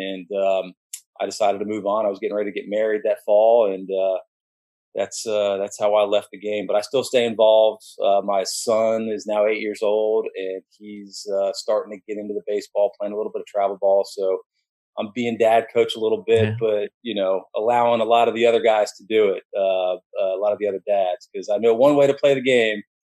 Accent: Orlando, Florida, United States; I grew up in Orlando, grew up tarpon fishing from the Keys up to Boca Grande, Tampa, did a little bit in Homosassa.

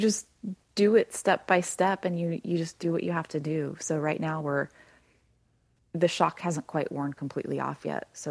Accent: Chico, California, United States; So we're now down in Chico, which has been a really, really welcoming community and my hometown.

